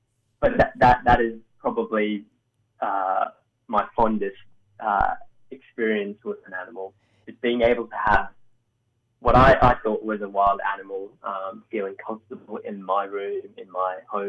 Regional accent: Delhi, India; born there; I was born in Delhi, but my family originally is from central India.

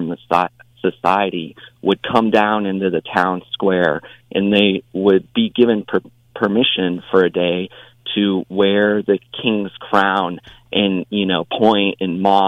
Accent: Colorado, United States; I grew up in Colorado in a rural town there

